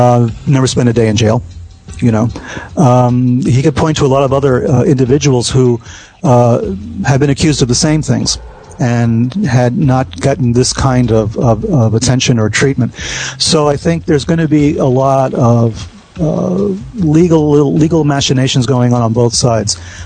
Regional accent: New York City, New York, United States; born there; I'm a New Yorker. I was born in the Bronx.

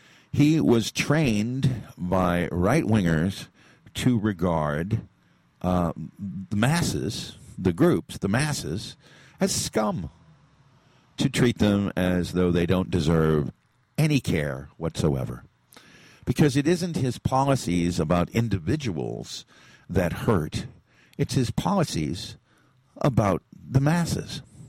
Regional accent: East Peoria, Illinois, United States; which is only about 20 miles from my hometown of East Peoria.

